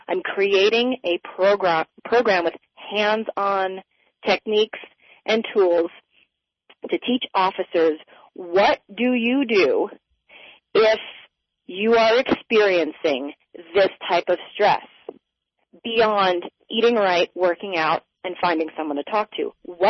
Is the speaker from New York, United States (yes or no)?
yes; Long Island, New York, United States; I grew up in New York on Long Island, which is a very insulated place.